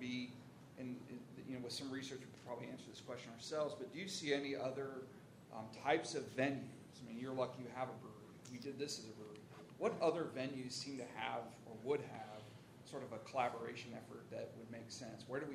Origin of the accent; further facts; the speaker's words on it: Omaha, Nebraska, United States; I'm from Omaha. I'm a homebrew shop owner.